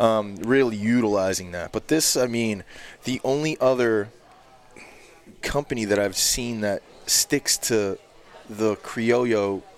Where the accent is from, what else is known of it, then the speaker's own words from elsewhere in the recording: England, United Kingdom; I am English.